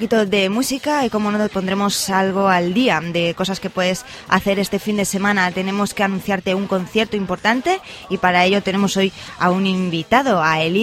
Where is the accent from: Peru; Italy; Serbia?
Serbia; accent: Serbian; Spanish is a second language; He de pedir disculpas por mi acento serbio.